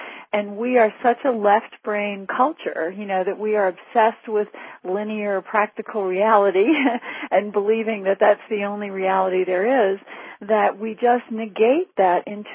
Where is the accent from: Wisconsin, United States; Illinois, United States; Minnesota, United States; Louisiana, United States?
Louisiana, United States; New Orleans; Well, I grew up in New Orleans, and my mother is from that French Cajun lineage.